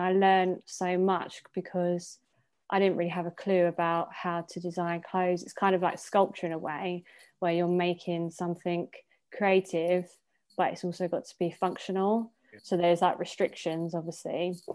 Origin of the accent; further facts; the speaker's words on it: East of England, United Kingdom; But as a girl, I suppose growing up in Essex as well, I was very like fashion conscious.